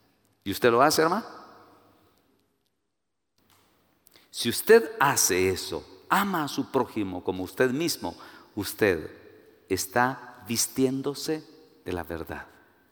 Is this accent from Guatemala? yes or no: yes; Guatemala; yo vengo de Guatemala, yo no quiero venirme a vivir aquí a México.